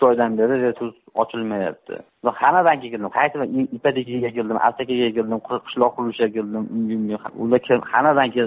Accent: Margilan, Fergana Region, Uzbekistan; Marg'ilondanman.

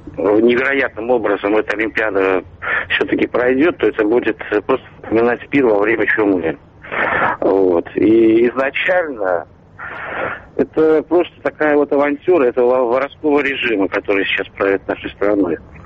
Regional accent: Saint Petersburg, Russia; я из Санкт-Петербурга.

